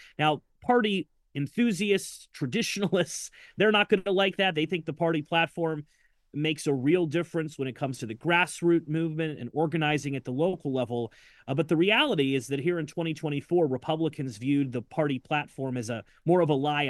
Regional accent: Youngstown, Ohio, United States; I'm from Ohio. I'm from Youngstown. I think Ohio is the greatest state in the country.

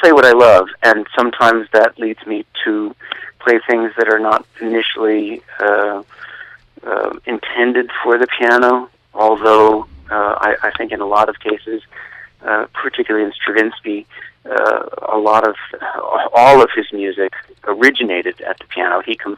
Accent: Pittsburgh, Pennsylvania, United States; when I was growing up in Pittsburgh, I played a regular weekend jazz gig

